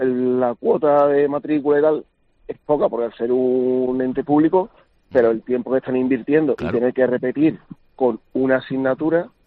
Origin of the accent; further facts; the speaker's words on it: Seville, Andalusia, Spain; Yo, por ejemplo, soy de Sevilla